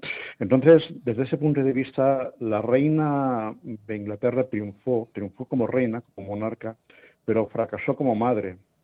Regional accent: Spain; para nosotros como españoles

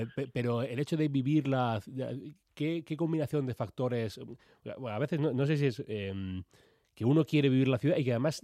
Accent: Granada, Andalusia, Spain; also born or lived in Torrejón de Ardoz; Yo soy granaíno, pero bueno, nací en Torrejón de Ardoz.

